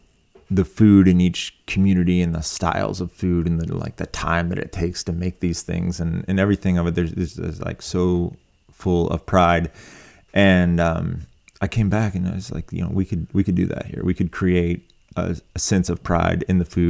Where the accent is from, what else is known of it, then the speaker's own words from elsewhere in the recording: Appalachia, United States; who you are and what your experience is as an Appalachian.